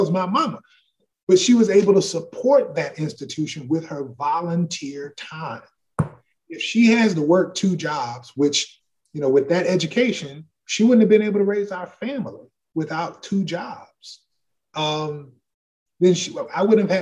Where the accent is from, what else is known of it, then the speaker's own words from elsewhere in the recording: Texas, United States; I grew up in Texas.